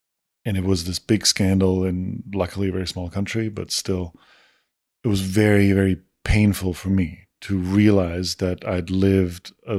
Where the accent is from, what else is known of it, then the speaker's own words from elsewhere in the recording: Austria; I had as high as a recognition rate as the chancellor of Austria, my home country.